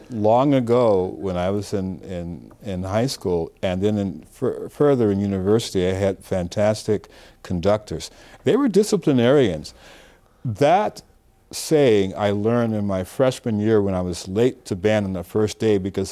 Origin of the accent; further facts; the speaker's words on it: Detroit, Michigan, United States; I'm from Detroit and my family was not rich, but we needed scholarships.